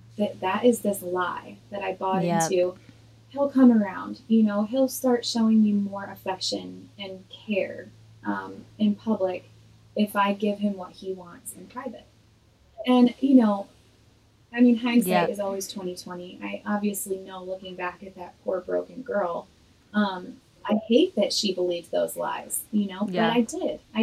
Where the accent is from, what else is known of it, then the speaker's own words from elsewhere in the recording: Illinois, United States; moved away as an adult; now in Nashville, United States; after I moved to Nashville, I'm originally from Illinois.